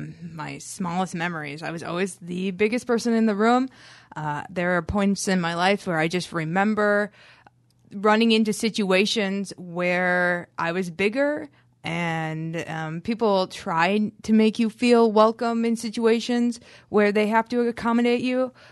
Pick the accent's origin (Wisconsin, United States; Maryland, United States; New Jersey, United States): Wisconsin, United States; So I was raised on Wisconsin food, deep fried cheese curds, soda.